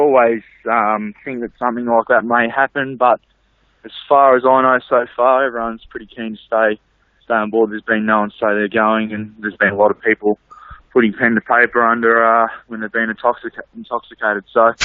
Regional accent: Eaglehawk, Victoria, Australia; I come from Eagle Hawk, so... not far away. So, I come from there 3 years ago, and just loved every minute of it.

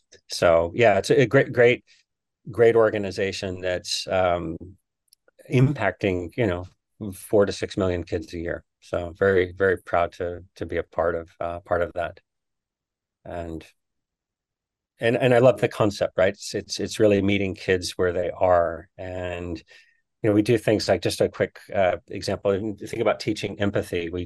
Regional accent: San Antonio, Texas, United States; also born or lived in New Orleans; I grew up in San Antonio, but I was born in New Orleans, have a lot of relatives in New Orleans.

